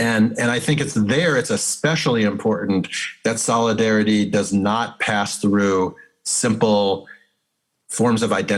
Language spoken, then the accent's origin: English; United States; but I'm white and I'm an American citizen.